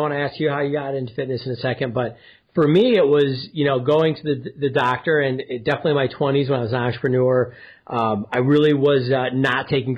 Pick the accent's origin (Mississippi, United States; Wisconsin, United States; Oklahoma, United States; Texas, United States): Wisconsin, United States; Milwaukee; even growing up in Milwaukee, we went to it